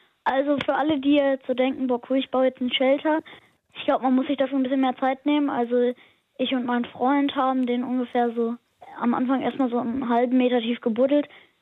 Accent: Marmäusel, Lower Saxony, Germany; Ich komme aus dem Landkreis Lüchow-Dannenberg und wohne im Dorf Marmäusel. Das kennt, glaube ich, niemand.

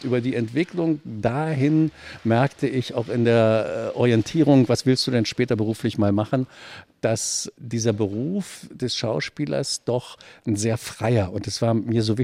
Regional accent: Eberswalde, Brandenburg, Germany; Ich bin in Eberswalde groß geworden, also in einer Kleinstadt im Brandenburgischen. Meine Mutter hat dann noch einen Mann gefunden wieder, und mit dem gemeinsam sind wir dann nach Berlin gezogen.

